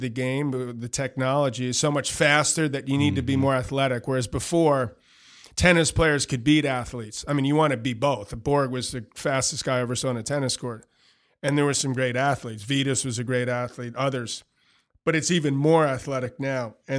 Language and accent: English; Queens, New York, United States; also born or lived in Manhattan; I mean, I grew up in Queens and Manhattan.